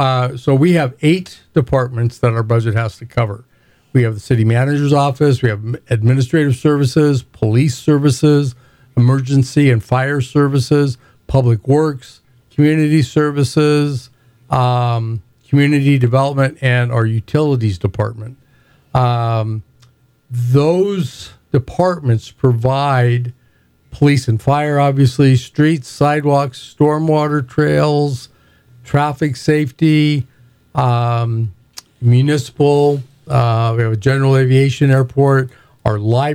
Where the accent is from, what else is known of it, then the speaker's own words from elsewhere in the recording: California, United States; a regional park concept that I grew up with in Southern California